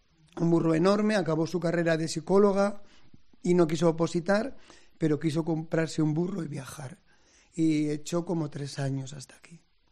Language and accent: Spanish; Nájera, La Rioja, Spain; Yo soy de Nájera, que es un punto muy importante en la ruta jacobea. Por decir ciudades de al lado, pues Logroño, Santo Domingo de la Calzada, Burgos, que está a 80 kilómetros. Entonces, que crecí en el colo de mis padres, allá en La Rioja